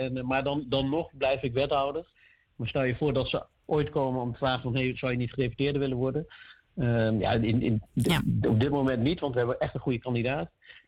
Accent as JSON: {"language": "Dutch", "region": "Maluku", "country": "Indonesia", "lives_now": "Netherlands", "said": "En ik denk dat wij als Molukkers daar het zou mooi zijn."}